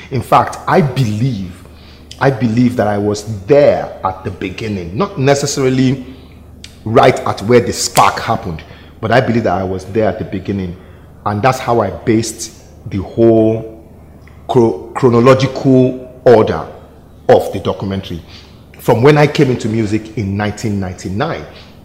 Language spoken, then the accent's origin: English; Lagos, Nigeria; Yeah, I grew up in Lagos.